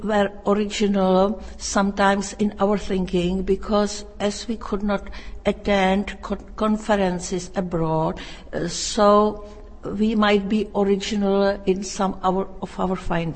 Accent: Czechia; moved away as an adult; I was raised in Czechoslovakia and I just loved the country.

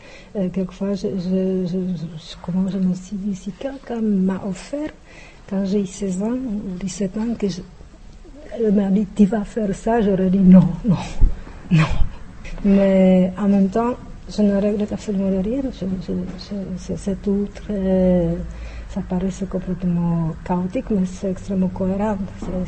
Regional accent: Czechia; French is a second language; now in Buenos Aires, Argentina

